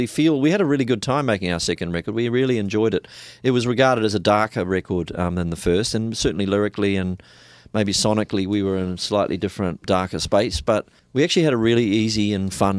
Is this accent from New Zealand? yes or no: yes; Te Awamutu, Waikato, New Zealand; It is my hometown, yeah. It means meeting of the waters. In fact, in reality, two tiny little streams that, you know, barely exist. But a lovely little country town in New Zealand.